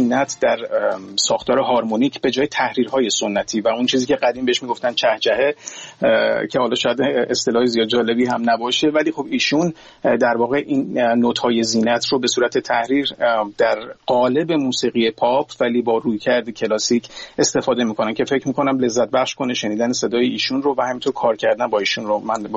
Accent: Iran; خب به هر حال همه ما ایرانی هستیم

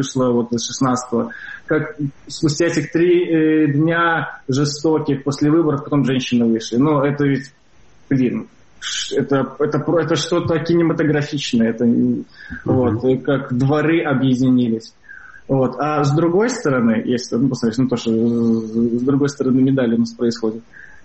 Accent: Belarus; Никогда не думал, что когда-то, ну, вот я буду так гордиться, что я белорус.

